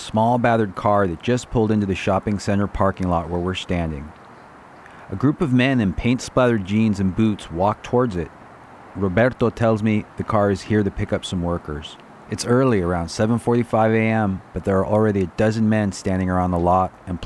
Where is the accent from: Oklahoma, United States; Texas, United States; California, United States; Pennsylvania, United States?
California, United States; San Rafael; I grew up here in the Canal District of San Rafael. Mi mama's Mexican restaurant was only a few blocks away from this corner.